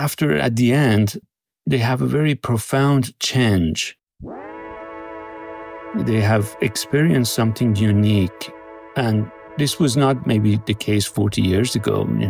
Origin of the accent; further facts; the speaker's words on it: Boston, Massachusetts, United States; born or raised there